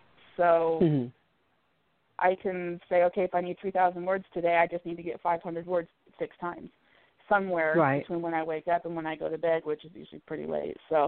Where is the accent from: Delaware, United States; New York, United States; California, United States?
California, United States; I grew up in California, about 40 minutes away from San Francisco, so that's one of my favorite cities.